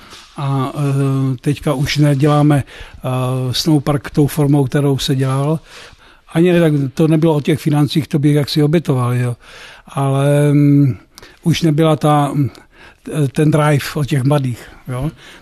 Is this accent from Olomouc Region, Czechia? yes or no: yes; Olomouc Region, Czechia; No, jsem od Šumperka z jedné vesnice.